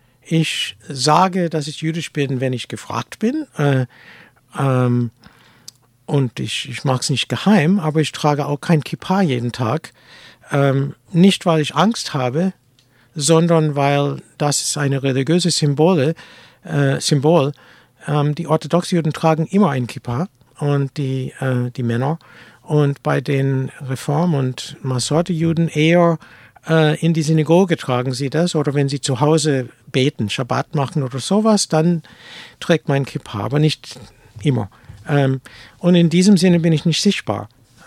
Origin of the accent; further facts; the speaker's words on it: United States; German is a second language; ich habe genauso viel Recht, das zu sagen, als Amerikaner.